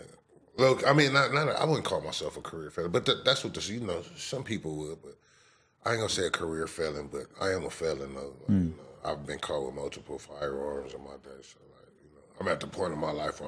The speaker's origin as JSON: {"language": "English", "town": "Los Angeles", "region": "California", "country": "United States", "said": "I was born in Los Angeles, like, South Central L.A., like we like to call it. Like, Hoover area"}